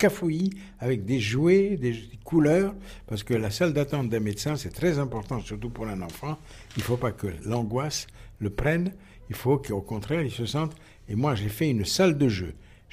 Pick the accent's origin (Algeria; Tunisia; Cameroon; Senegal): Tunisia; Tunis, Tunis Governorate; moved away as an adult; now in France; Je suis né en Tunisie, à Tunis, en 1931. J'ai fait mes études de lycée en Tunisie, au lycée Carnot à Tunis. Et puis, je suis venu à Paris faire mes études à la faculté de médecine